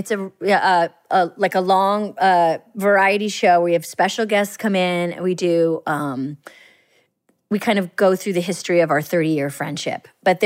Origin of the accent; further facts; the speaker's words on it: Boston, Massachusetts, United States; Yeah, people think I'm from the Midwest a lot because also with Parks and Rec, their head goes to Indiana, so they think I'm like a Chicago...